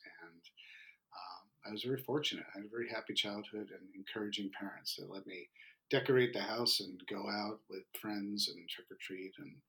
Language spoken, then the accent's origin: English; New York, United States; And then I was born in New York. I had a wonderful childhood in that New York area